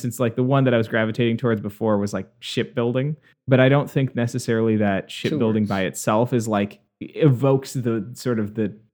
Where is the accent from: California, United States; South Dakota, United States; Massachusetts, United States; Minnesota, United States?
Minnesota, United States; growing up in the Twin Cities and being surrounded by Minnesota